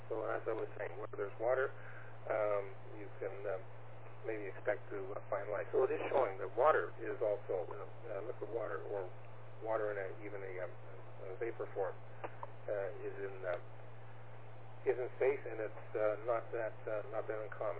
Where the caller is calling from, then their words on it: Toronto, Ontario, Canada; I'm transmitting from Toronto, Ontario, Canada